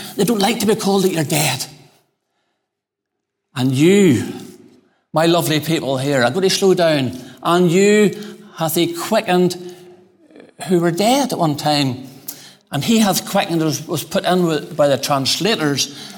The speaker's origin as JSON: {"language": "English", "town": "Ballymena", "region": "Northern Ireland", "country": "United Kingdom", "said": "Now, I'm from Ballymena. We do not spend money foolishly."}